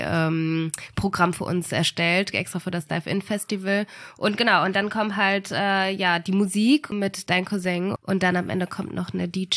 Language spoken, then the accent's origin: German; Essen, North Rhine-Westphalia, Germany; Essen, ja, genau, meine Heimatstadt.